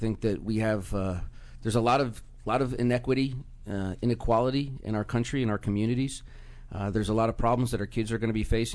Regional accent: Potomac, Maryland, United States; also born or lived in Washington, D.C.; I was born at Georgetown Hospital. I grew up out in Potomac, Maryland. I've lived in D.C., Maryland, and now in Virginia for the last 20 years.

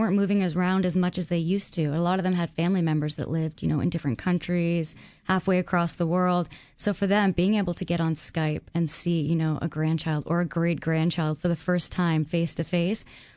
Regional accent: Canada; We're Canadian, actually.

